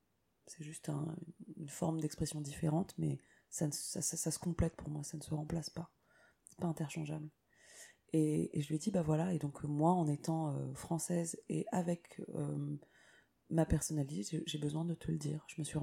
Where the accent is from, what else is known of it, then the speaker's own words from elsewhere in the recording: France; born there; ma culture, elle est sino-laoviète, certes. Mais je suis née en France et je me sens aussi extrêmement française et occidentale.